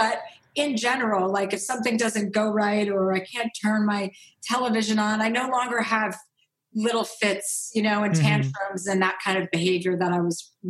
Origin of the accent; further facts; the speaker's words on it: New Jersey, United States; Like, I'm from New Jersey. I grew up with six kids.